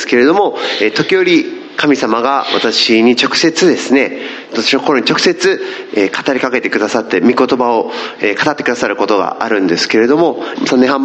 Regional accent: Northern Ireland, United Kingdom; ちょうどそれは私の実家のですね、イギリスのノーザンアイランドからでした。

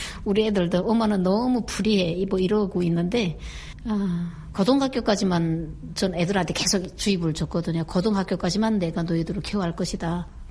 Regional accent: North Korea; 일단 탈북민으로서 북한에서 온 사람으로서

